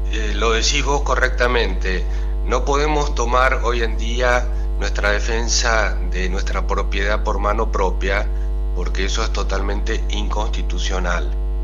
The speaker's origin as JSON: {"language": "Spanish", "town": "Tigre", "region": "Buenos Aires Province", "country": "Argentina", "lives_now": "Santo Tomé, Argentina", "said": "Santo Tomé Corrientes porque viví acá muchísimos años y tengo mi corazón puesto acá, pero yo soy de Tigre, o sea, conurbano norte"}